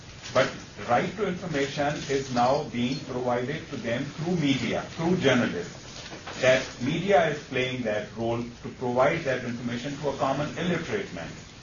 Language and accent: English; Pakistan; English is a second language; now in United States; one of the reasons that I am here from Pakistan